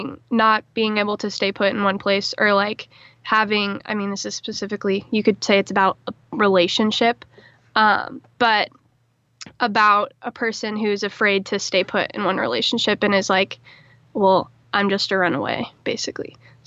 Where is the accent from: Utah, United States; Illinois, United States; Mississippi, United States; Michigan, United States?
Utah, United States; Park City; moved away; my family and I moved out here from Park City, Utah.